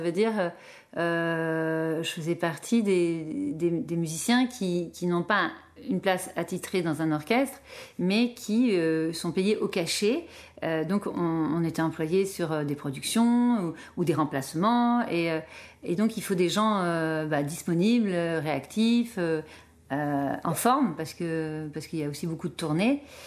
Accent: Clermont-Ferrand, Auvergne-Rhône-Alpes, France; Ben moi, j'ai grandi en France, en Auvergne, dans une ville assez populaire qui s'appelle Clermont-Ferrand. Et j'ai grandi dans un quartier HLM. Dans des grandes tours

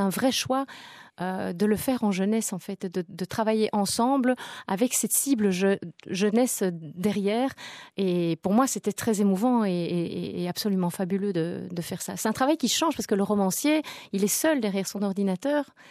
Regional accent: Belgium; comme on dit chez nous en Belgique, chipoté, hein, pour trouver avec qui.

